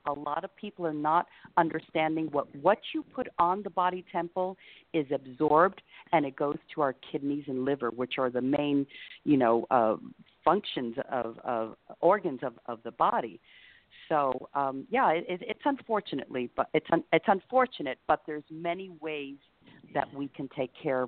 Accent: Puerto Rico; I'm from Puerto Rico, so my diet was all sugar, everything fried, meat.

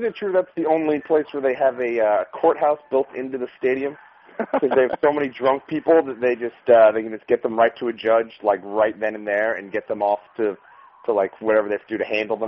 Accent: West Orange, New Jersey, United States; now in Astoria, United States; And I'm from West Orange, and now I moved out to the Astoria.

